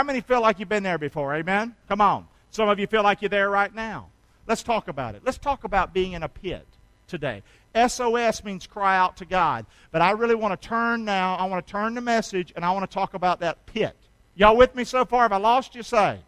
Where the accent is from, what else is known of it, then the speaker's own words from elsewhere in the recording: Rockingham, North Carolina, United States; I'm from Rockingham. I like NASCAR.